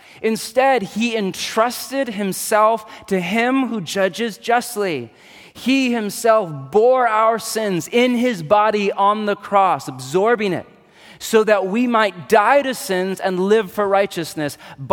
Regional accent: United States; So let's pretend he's a bad guy and I'm a good guy, all right, because we're American. We like to think like that.

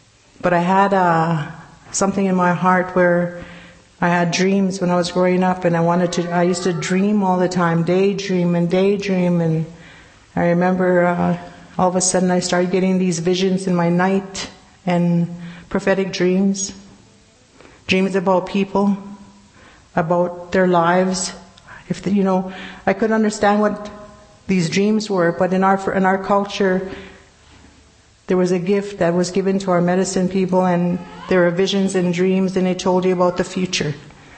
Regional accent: Saskatchewan, Canada; Now, I was raised on the George Gordon First Nation in 1953 to 1958.

